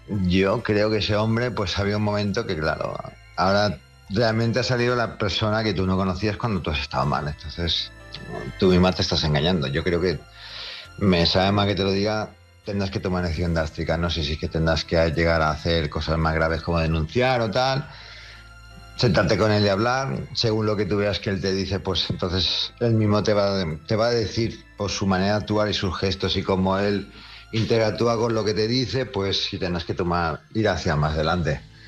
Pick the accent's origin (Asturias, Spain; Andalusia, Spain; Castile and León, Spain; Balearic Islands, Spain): Balearic Islands, Spain; Palma; de Palma Mallorca